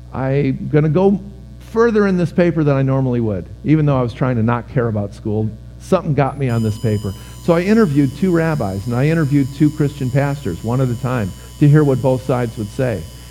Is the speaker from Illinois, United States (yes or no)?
yes; Chicago, Illinois, United States; I was raised in the Chicago area. My family went to a conservative synagogue. My dad had been raised Orthodox. Grandma kept a kosher home.